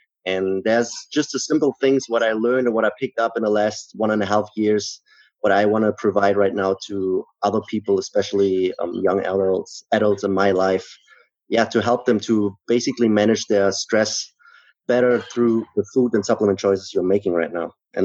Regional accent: Germany; So I'm from Germany. And through these studies, I had the opportunity to go to Spain.

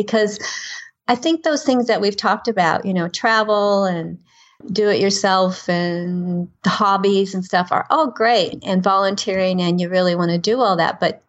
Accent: United States; now in Newcastle, Australia; Probably from you can tell from my accent that I'm actually from the United States, but I've lived in Australia for 17 years and I'm now down in Newcastle on the coast.

